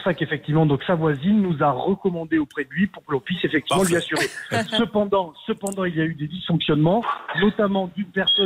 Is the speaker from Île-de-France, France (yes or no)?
no; Bordeaux, Nouvelle-Aquitaine, France; On n'est pas Charentais, on est Bordelais.